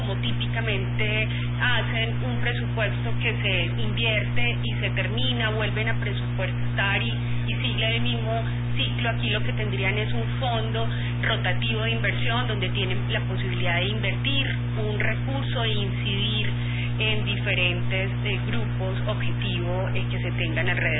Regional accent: Colombia; now in Mexico; Yo soy colombiana, pero vivo aquí en México.

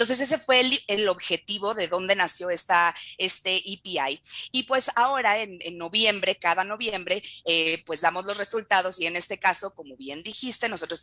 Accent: Mexico; a lo que nos estamos enfrentando también como mexicanos

